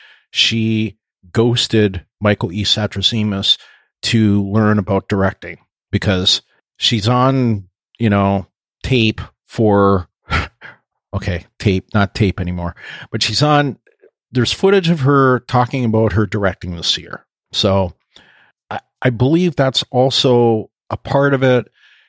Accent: Canada; accent: Canadian; That said, my Canadian accent was much stronger than it is now.

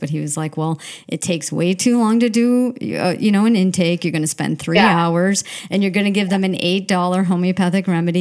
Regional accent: Buffalo, New York, United States; I'm from Buffalo, New York

